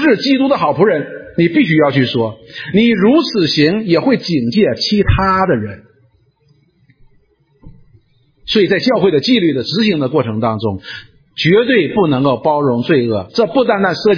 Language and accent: Chinese; Northeast China, China; 就是我们东北人管的叫面起子